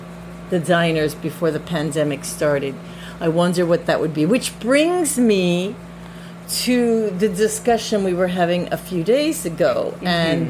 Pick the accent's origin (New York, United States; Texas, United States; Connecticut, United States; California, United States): New York, United States; now in New Jersey, United States; especially where we live here in New Jersey and growing up in New York, both of us, it is part of our New York, New Jersey, tri-state